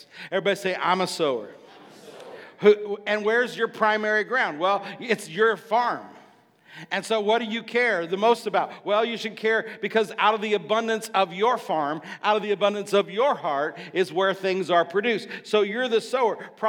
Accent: Illinois, United States; It's a lot of cotton, but I grew up in the cornfields of Illinois.

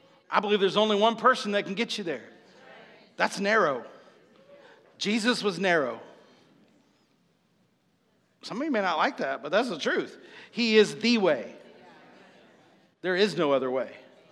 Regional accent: Illinois, United States; It's a lot of cotton, but I grew up in the cornfields of Illinois.

